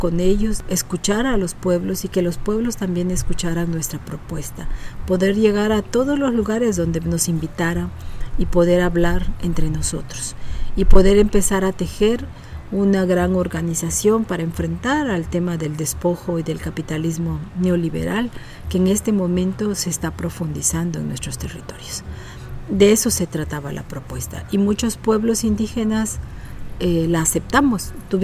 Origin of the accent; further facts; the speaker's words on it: Juchitán, Oaxaca, Mexico; soy originaria de Juchitán, Oaxaca. Soy vinisá y vengo de Juchitán, donde está enterrado mi ombligo.